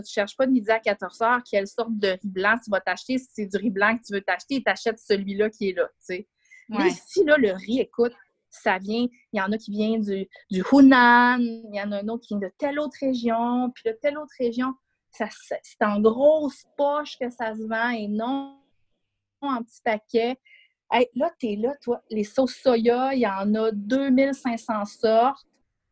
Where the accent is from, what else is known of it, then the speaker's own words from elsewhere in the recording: Quebec, Canada; qui font dans les restaurants chez nous au Québec